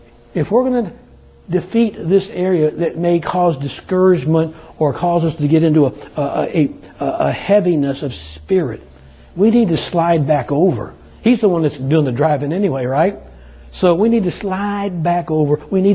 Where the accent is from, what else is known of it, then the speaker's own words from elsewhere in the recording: California, United States; When I grew up in California as a teenager, we would go out to the lake.